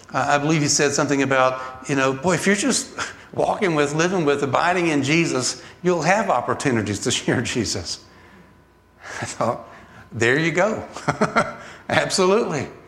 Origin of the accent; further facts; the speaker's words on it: Atlanta, Georgia, United States; I grew up in Atlanta. I like grits with eggs and cheese on them.